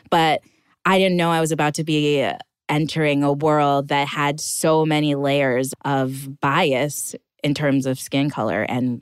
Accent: Minnesota, United States; also born or lived in South; because growing up in Minnesota, I was just Black. I knew that my skin was Black and everyone else's was white.

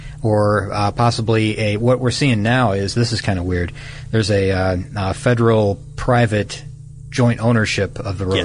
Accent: Midwest, United States; I'm a Midwesterner. I've traveled that sucker all the time.

